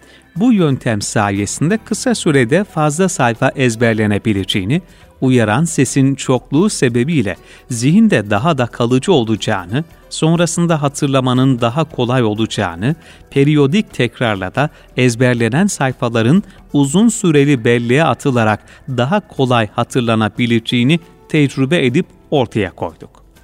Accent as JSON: {"language": "Turkish", "town": "Gürün", "region": "Sivas", "country": "Turkey", "tie": "born there", "said": "Sivas Gürün'de dünyaya geldim."}